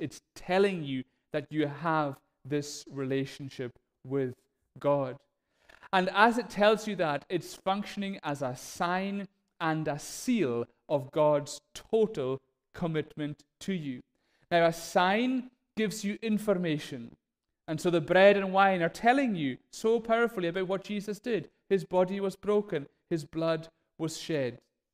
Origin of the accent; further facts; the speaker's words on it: Stornoway, Scotland, United Kingdom; now in Carloway, United Kingdom; I'm married to Una. I grew up in Stornoway. I now live in Carloway. Used to be an engineer. I'm now a minister.